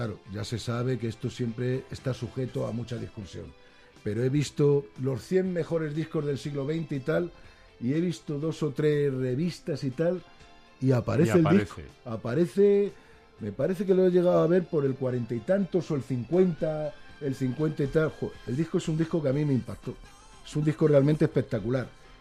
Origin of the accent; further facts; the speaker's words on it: Madrid, Community of Madrid, Spain; Yo soy de Madrid, yo soy bastante de Madrid. A mí me gusta la ciudad y tal, estoy bastante identificado con la ciudad.